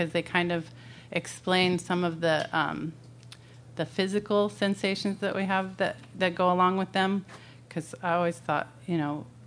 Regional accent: Neptune, New Jersey, United States; born there; And so I grew up in, well, I was born in New Jersey. And I always say that I was born in Neptune, so I was an alien.

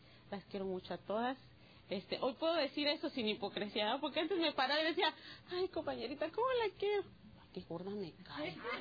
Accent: Arizona, United States; soy una comedora compulsiva, soy de Arizona.

